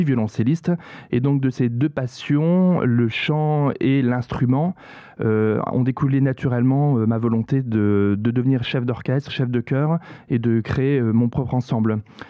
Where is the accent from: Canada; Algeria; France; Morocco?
France; Colmar, Grand Est; j'ai grandi à Colmar dans une ville très musicale.